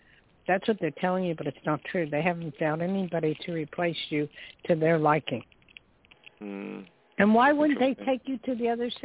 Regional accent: New Jersey, United States; Well, I'm from Jersey, so I totally understand.

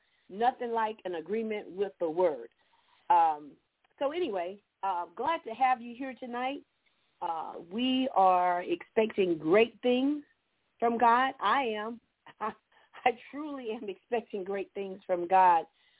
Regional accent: Georgia, United States; from Georgia. Happy to be here with you. We've had a wet and rainy day today in southeast Georgia.

